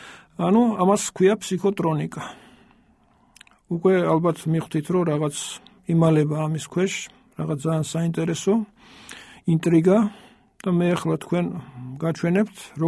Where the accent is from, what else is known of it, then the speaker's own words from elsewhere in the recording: Tbilisi, Georgia; მე დავიბადე ქალაქ თბილისში წინა 1000 წლეულში, 1951 წლის 18 მარტს. ვარ 63 წლის